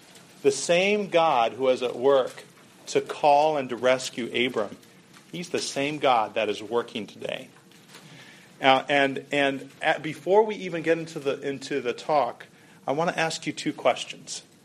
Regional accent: Ghana; also born or lived in Côte d'Ivoire; Some of you know that I grew up in Africa. My parents were missionaries. I grew up in Ghana and also in Côte d'Ivoire. I went to a conservative Christian boarding school in Côte d'Ivoire.

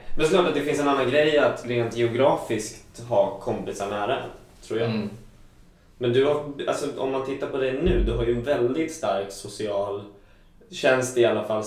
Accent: Stockholm, Stockholm County, Sweden; Jag är ändå från Stockholm

